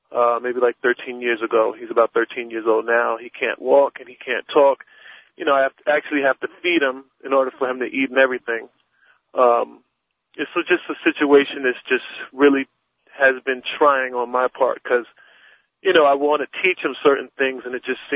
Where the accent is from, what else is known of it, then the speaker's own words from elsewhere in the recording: New Jersey, United States; I'm from New Jersey.